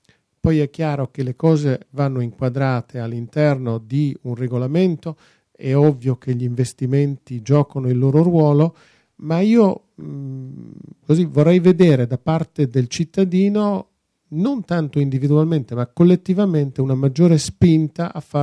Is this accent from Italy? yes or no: no; Netherlands; io sono olandese